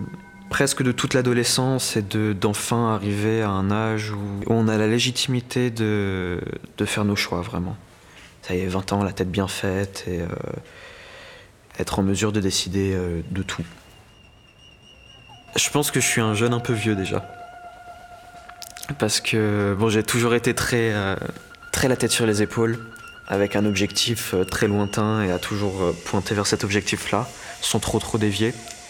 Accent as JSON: {"language": "French", "town": "Marseille", "region": "Provence-Alpes-Côte d'Azur", "country": "France", "lives_now": "Switzerland", "said": "On est chez moi, à Marseille, dans la maison de mes parents"}